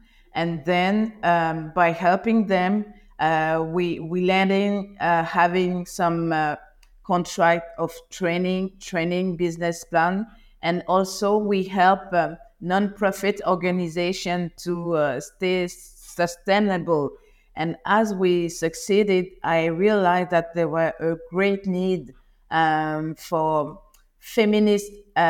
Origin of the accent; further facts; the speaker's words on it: Côte d’Ivoire; also born or lived in Paris, France; I was born and raised in Ivory Coast. It's called the country of hospitality.